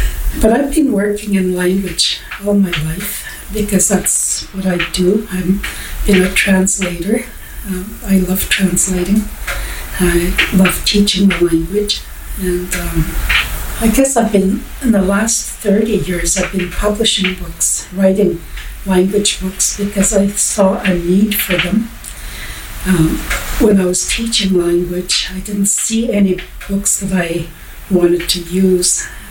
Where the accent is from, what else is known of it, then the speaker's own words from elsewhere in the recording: Lac Seul, Ontario, Canada; I am Bear Clan, and I'm from Lac Seul, Ontario. I have been a language teacher all my life, and I speak Anishinaabe Mohin.